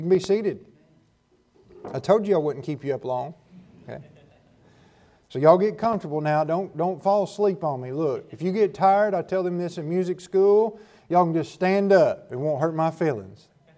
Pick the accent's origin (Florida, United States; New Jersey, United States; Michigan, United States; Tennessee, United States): Tennessee, United States; Well, it's good to be here, and we're from Tennessee. So if I say something that you don't understand, well, we'll figure it out later, okay?